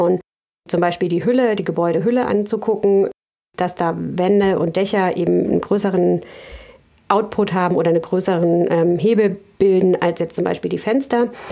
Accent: Lübeck, Schleswig-Holstein, Germany; ich komme aus Lübeck.

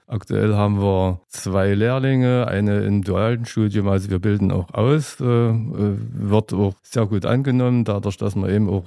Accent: Eisenberg, Thuringia, Germany; ursprünglich komme ich aus der Eisenberger Ecke. Ich bin also im Holzland komme ich eigentlich her

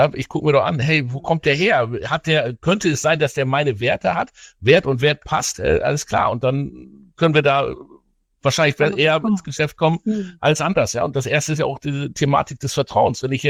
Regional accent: Bremen, Germany; So, jetzt komme ich ja aus Bremen, ja.

